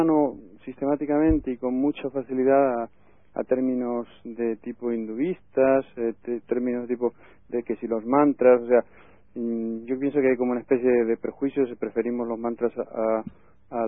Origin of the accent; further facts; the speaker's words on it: Madrid, Community of Madrid, Spain; de Madrid.